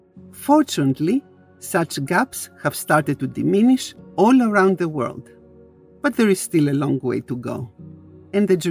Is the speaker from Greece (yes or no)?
yes; Greece; I grew up in Greece, a country with thousands of years of naval history, a country surrounded by ocean waters, and with over 200 inhabited islands.